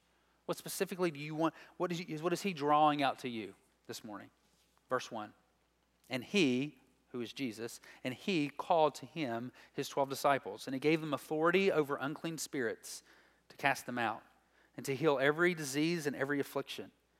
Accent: Princeton, West Virginia, United States; And I grew up in Princeton, West Virginia, God's country, and I attended Lily Grove Baptist Church.

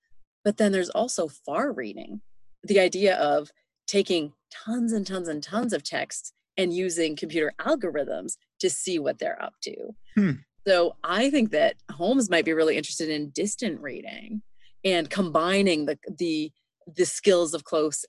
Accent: Canada; now in United States; And I'm Canadian, happily living in beautiful, independent America

